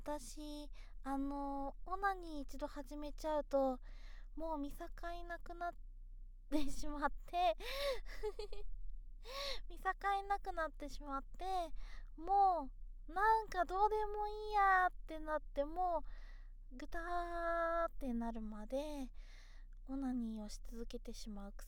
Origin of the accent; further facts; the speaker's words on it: Kyushu, Japan; 出身地は九州です。